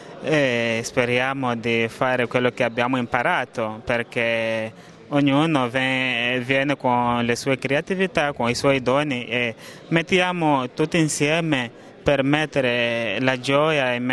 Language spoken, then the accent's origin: Italian; Mozambique; Italian is a second language; now in Italy; vengo dal Mozambico.